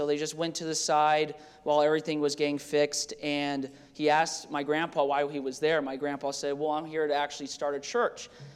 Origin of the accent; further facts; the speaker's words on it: Idaho, United States; also born or lived in Florida; and I was born in Florida, which is funny. So I've been in Idaho since I was 3. So I tell Brother Watkins over here that I am an Idahoan, But since I was born in Florida, he says, no, you're not. You're a Floridian.